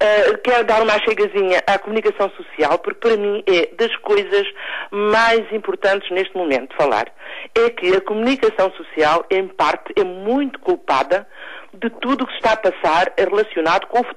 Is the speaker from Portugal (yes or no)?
yes; Portugal; Seremos bons ou maus, mas somos portugueses